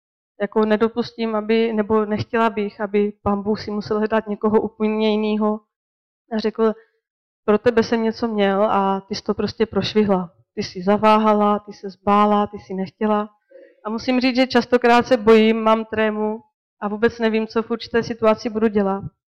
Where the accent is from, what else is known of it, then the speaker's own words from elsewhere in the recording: Břeclav, South Moravian Region, Czechia; also born or lived in Varnsdorf; mám 3 děti a bydlíme v této budově. Předtím jsme bydleli asi 10 let ve Varnsdorfu, ale původně jsem rodák z Břeclavi a duchovně jsem odchované dítě tady Cupalů, Bartušů a všech tady z Břeclavi